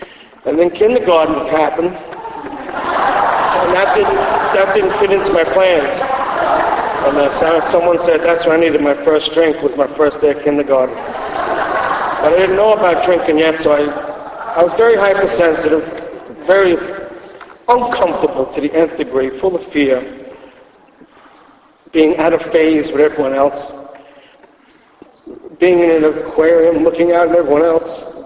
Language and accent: English; Rockaway, New York, United States; also born or lived in Queens, United States